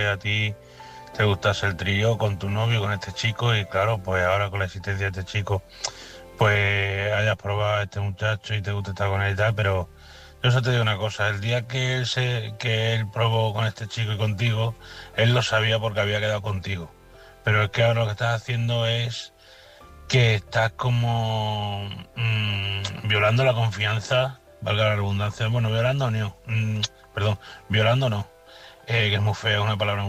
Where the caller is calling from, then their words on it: Badajoz, Extremadura, Spain; corresponsal de Badajoz.